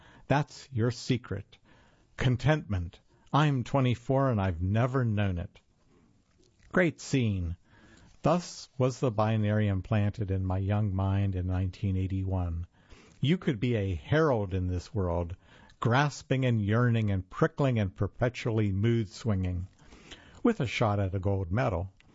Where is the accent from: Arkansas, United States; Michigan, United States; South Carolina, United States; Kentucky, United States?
Arkansas, United States; Rogers; I was getting ready to drive from Charlottesville, Virginia, about 18 hours west to my hometown of Rogers, Arkansas, to visit family.